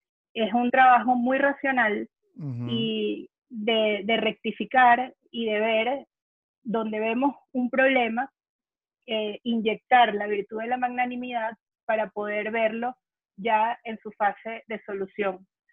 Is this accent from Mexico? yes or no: no; Venezuela; Yo reclamo mi nacionalidad y me voy para allá, por mi tierra. Pero yo sí creo que los venezolanos tenemos mucho para trabajar